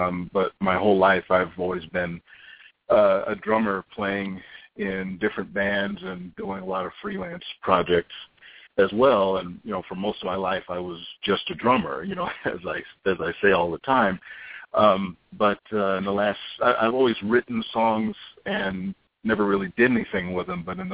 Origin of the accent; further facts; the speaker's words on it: Rochester, New York, United States; now in Los Angeles, United States; I don't want to brag, but I'm from the East Coast. I'm from Rochester, New York, so I know all about cold and snow and blizzards and ice and all that.